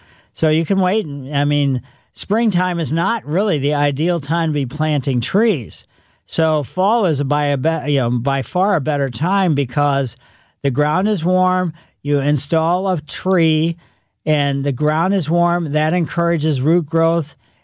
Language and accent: English; Ellisville, Missouri, United States; And, you know, I grew up in Ellisville. We had a lot of cicadas over the years.